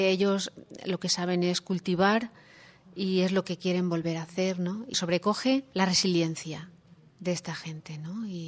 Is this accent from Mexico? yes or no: no; Spain; y bueno, soy de España.